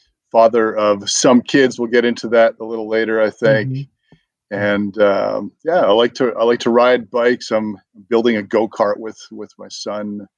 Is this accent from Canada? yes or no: yes; Canada; Patriot would not be the word. we would prefer something more like self-effacing and, we're a little bit mild about our patriotism.